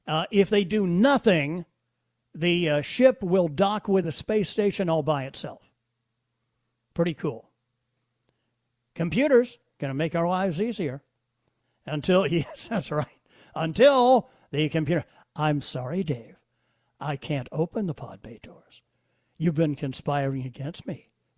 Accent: Michigan, United States; My home state is Michigan.

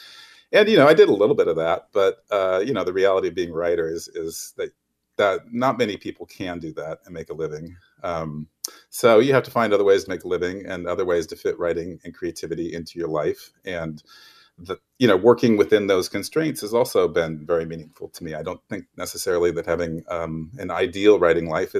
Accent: Oskaloosa, Iowa, United States; Yeah, I grew up in Oskaloosa. My mom still lives there.

